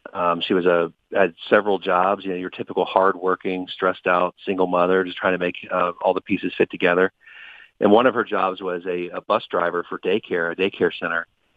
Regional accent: Cincinnati, Ohio, United States; Then went back to my hometown of Cincinnati and got a law professor job.

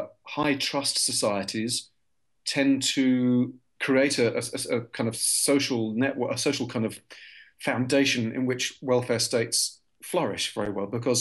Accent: England, United Kingdom

